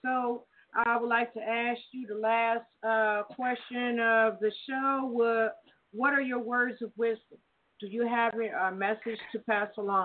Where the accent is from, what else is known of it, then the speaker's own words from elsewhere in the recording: Evansville, Indiana, United States; I'll be looking for you to come to my hometown, Evansville, Indiana.